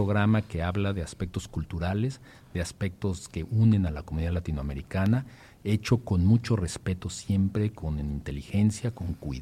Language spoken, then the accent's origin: Spanish; Mexico; nuestra manera de mostrarnos mejor ante el mundo como mexicanos